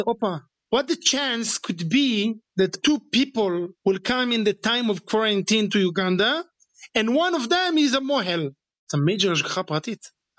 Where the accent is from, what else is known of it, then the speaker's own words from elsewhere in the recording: Kiryat Malachi, Southern District, Israel; also born or lived in Los Angeles; I grew up in Eretz Yisrael, in a city called Kiryat Malachi. Malachi is Angeles Malachim, so I grew up in Los Angeles in Eretz Yisrael.